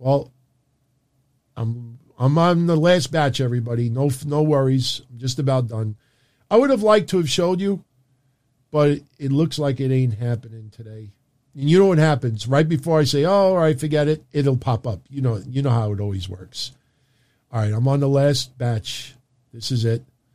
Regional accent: New York, United States; But, you know, me being a New Yorker, growing up a Yankee fan until Reggie got traded to the, well, he signed with the California Angels.

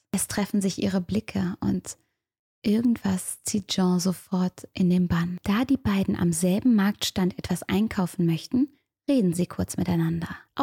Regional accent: Cologne, North Rhine-Westphalia, Germany; Als Kölnerin, die lange am Bahnhof gewohnt hat, weiß ich, wie sowas riechen kann.

